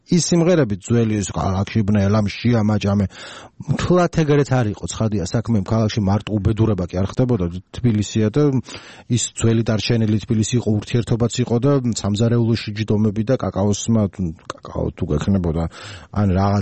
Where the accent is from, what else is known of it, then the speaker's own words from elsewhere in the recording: Tbilisi, Georgia; born there; მეც თბილისში ვარ დაბადებული